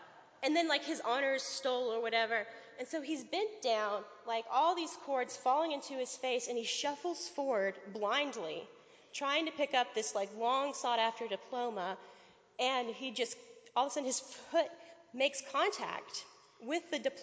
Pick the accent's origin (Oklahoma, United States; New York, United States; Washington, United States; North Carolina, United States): North Carolina, United States; Raleigh; And I grew up in the Raleigh area, and all three of us went to different high schools.